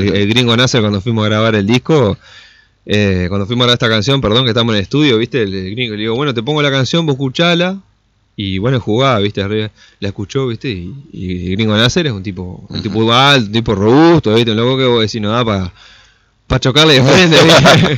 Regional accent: Salto, Uruguay; cuando yo vengo acá y vos estás diciendo que yo soy de Salto, ¿entendés?

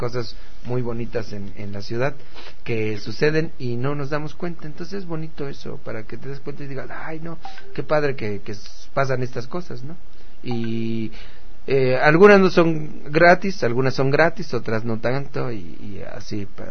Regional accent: State of Mexico, Mexico; soy del Estado de México, donde las nubes tocan la tierra, y también hay meses en que estamos en Delicias, Chihuahua, en el municipio Vencedores del Desierto

